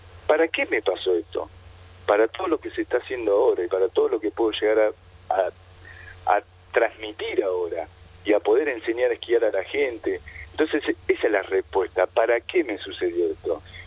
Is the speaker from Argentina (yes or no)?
yes; La Plata, Buenos Aires Province, Argentina; me tuve que volver a mi ciudad natal, la ciudad de La Plata, donde me operaron, donde hice rehabilitación